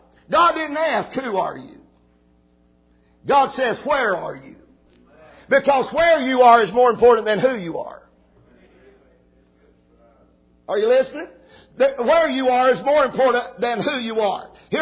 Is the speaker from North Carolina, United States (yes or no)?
yes; Roswell, North Carolina, United States; I come from Roswell, North Carolina, and English wasn't a good subject there no how.